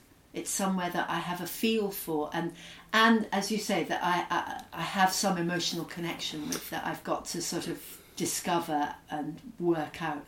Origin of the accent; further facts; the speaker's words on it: Scotland, United Kingdom; accent: Scottish; My mother wasn't Scottish. I went to a sort of posh school and lost my Scottish accent when I was about 11.